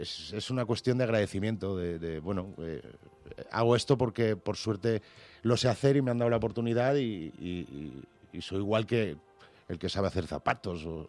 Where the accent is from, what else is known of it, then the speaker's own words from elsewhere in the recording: Albacete, Castilla-La Mancha, Spain; moved away; sigo rodeado de la misma gente que cuando me vine de Albacete. Tengo mis amigos de siempre en Albacete.